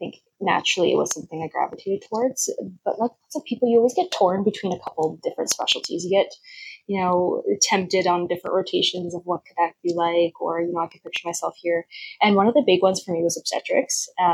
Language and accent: English; Winnipeg, Manitoba, Canada; also born or lived in British Columbia; now in Alberta, Canada; I came from a couple different provinces before landing in Alberta. I grew up in Winnipeg before going to UBC for my kinesiology degree in undergrad